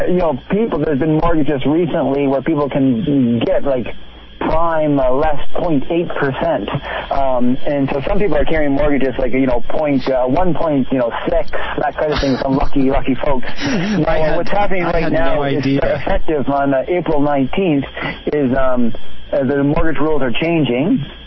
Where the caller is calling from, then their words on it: Calgary, Alberta, Canada; I'm calling from Calgary, Alberta.